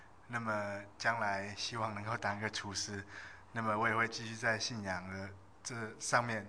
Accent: Taiwan; 我来自台湾。

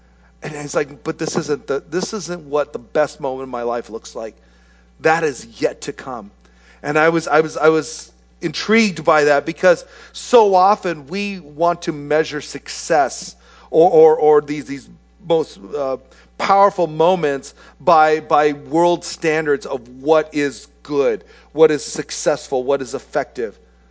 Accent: Philippines; And so as a Filipino, I had some interest in what was going on in that.

